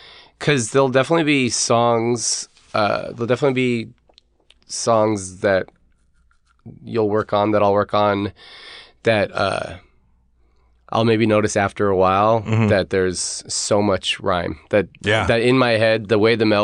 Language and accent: English; Omaha, Nebraska, United States; So I'm from Omaha, Nebraska, and we're next door to Council Bluffs, Iowa.